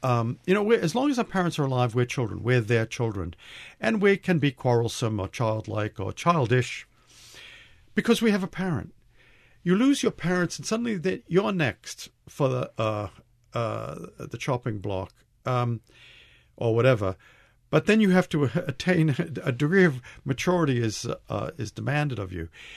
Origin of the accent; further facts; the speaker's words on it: Medford, Massachusetts, United States; And I mean, I grew up in Medford, and we had an accent in Medford, which I think it's more or less the way I talk.